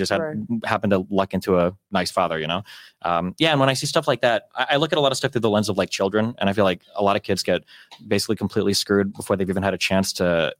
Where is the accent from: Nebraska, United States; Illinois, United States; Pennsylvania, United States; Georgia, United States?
Nebraska, United States; Omaha; They moved to Nebraska, and then I was born and raised in Omaha.